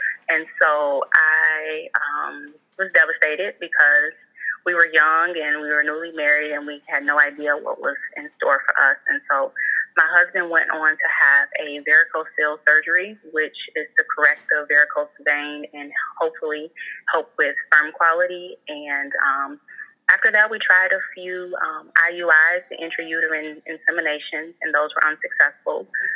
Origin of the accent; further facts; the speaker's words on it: Michigan, United States; moved away as an adult; So I am originally from Michigan. I just recently relocated to Arizona.